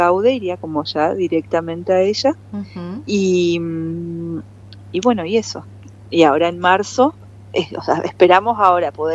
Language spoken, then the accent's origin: Spanish; Buenos Aires, Argentina; toda mi familia es de Misiones. Uh-huh. Así, mi mamá, mi papá, mis abuelos. Así que sí. Yo siempre digo que soy porteña por error.